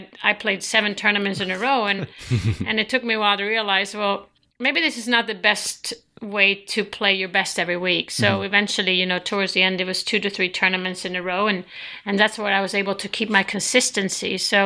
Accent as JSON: {"language": "English", "country": "Sweden", "tie": "born or raised there", "said": "growing up in Sweden, of course, we didn't have the technology that we have today"}